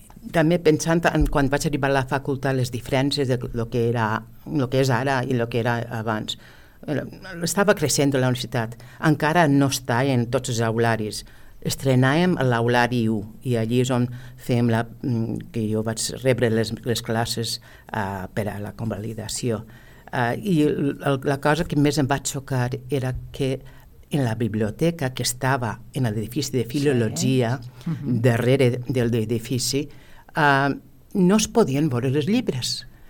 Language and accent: Catalan; United States; now in Spain; Jo vaig nàixer i em vaig criar als Estats Units i ahir pues vaig fer els meus estudis. Al vindre a Espanya vaig muntar la meva pròpia acadèmia d'anglès